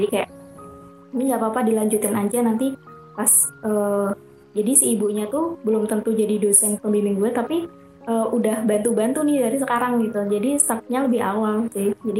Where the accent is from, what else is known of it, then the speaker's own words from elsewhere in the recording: Surakarta, Central Java, Indonesia; kan gue orang Solo ya, di Solo.